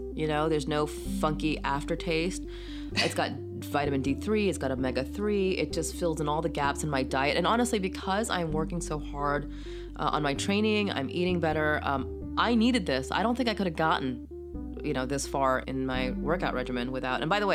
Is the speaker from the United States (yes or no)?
no; Pakistan; born there; I was born in Pakistan.